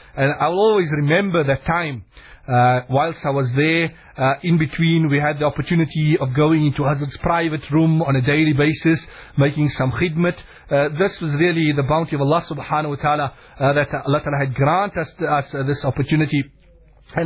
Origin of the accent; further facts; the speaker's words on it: South Africa; I come all the way from South Africa